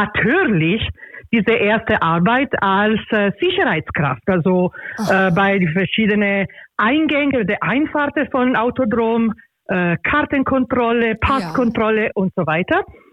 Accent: Imola, Emilia-Romagna, Italy; German is a second language; now in Göppingen, Germany; Also ich komme aus Imola und Imola ist bekannt für Formel 1

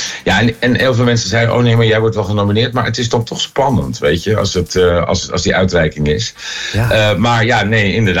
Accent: Goeree-Overflakkee, South Holland, Netherlands; now in Rotterdam, Netherlands; Ik ben natuurlijk, moet ik eerlijk over zijn, een import Rotterdammer. Hè? Ik kom van Goeree over Flakke. Maar... Ja. Inmiddels woon ik er geloof ik 35 jaar

